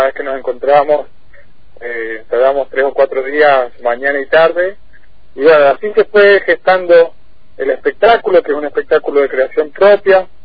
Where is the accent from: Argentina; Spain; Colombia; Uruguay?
Argentina; Mendoza; y yo que soy de Mendoza, capital